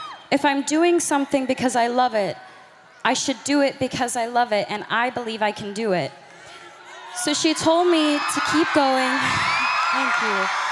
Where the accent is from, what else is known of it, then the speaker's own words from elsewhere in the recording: Grand Prairie, Texas, United States; So I'm 21, and my mom had me when she was 16. And I'm from Grand Prairie, Texas, and she worked 4 jobs